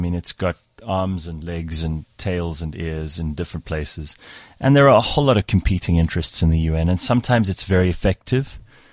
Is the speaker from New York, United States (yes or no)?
yes; New York, United States; I mean, being a New Yorker, it's the center of the universe